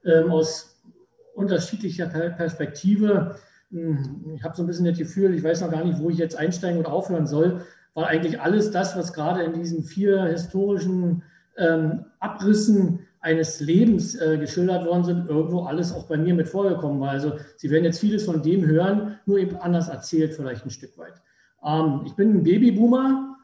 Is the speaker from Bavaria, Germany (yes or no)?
no; Ludwigsfelde, Brandenburg, Germany; das Ganze in Ludwigsfelde. Und das heißt also, ich bin im Prinzip von 1970 bis heute nur für 7 Jahre aus meiner Heimatstadt richtig weggekommen, nämlich zur Lehre und zur Armee.